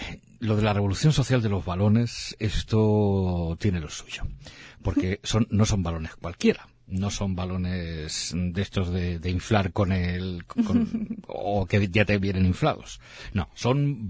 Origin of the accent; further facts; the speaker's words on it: Spain; Sí, aquí somos españoles.